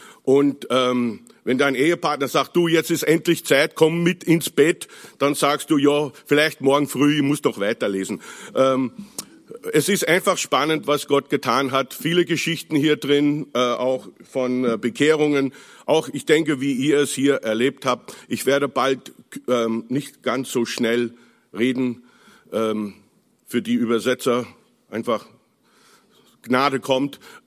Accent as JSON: {"language": "German", "town": "Toronto", "region": "Ontario", "country": "Canada", "lives_now": "Germany", "said": "3 der Töchter wohnen in Kanada, wir kommen nämlich auch aus Toronto"}